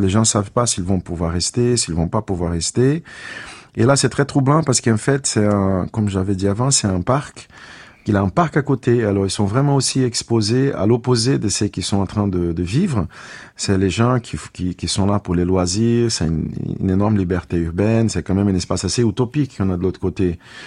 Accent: Brazil; Moi, je suis brésilien d'origine, enfin, je suis algéro-brésilien, mais je suis plutôt brésilien parce que j'étais élevé au Brésil.

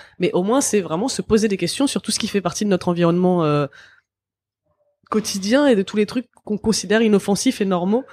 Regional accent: France; born there; il y a vraiment des gens qui veulent que je retourne dans mon pays alors que je suis né en France, quoi.

